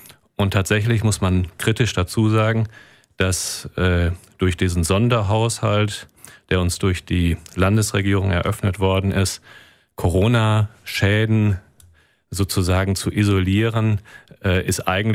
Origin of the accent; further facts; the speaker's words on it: Ennepetal, North Rhine-Westphalia, Germany; also born or lived in Hagen; Ich bin gebürtiger Hagener, habe meine Jugend in Ennepetal verbracht, also in unmittelbarer Nähe.